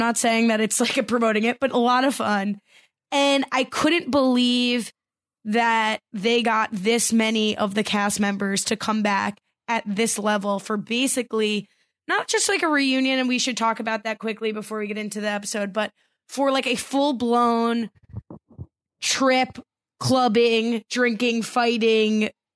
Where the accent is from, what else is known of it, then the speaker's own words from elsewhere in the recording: New Jersey, United States; Anyway, yeah, so I am from New Jersey, as is evident from just me being a living, breathing human being.